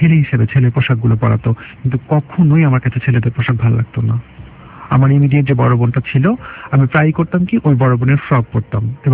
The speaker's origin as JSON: {"language": "Bangla", "town": "Dhaka", "region": "Dhaka Division", "country": "Bangladesh", "tie": "born or raised there", "said": "আমার ছেলেবেলা কেটেছে পুরান ঢাকার মিলবারেক এলাকায়।"}